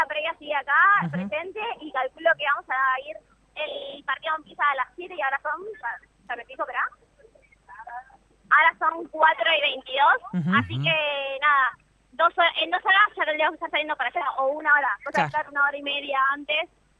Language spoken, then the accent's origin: Spanish; Argentina; la furia argentina nos supera y lo único que vamos a ver es nuestro país, nuestra cultura acá representada